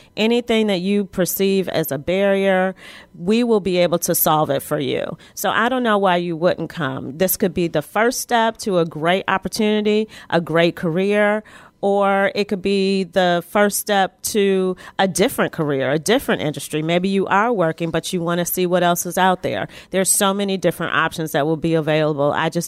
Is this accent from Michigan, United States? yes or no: yes; Michigan, United States; now in Atlanta, United States; I am from Michigan originally, but I went to Spelman College and came back here in 1998 to be part of the community here.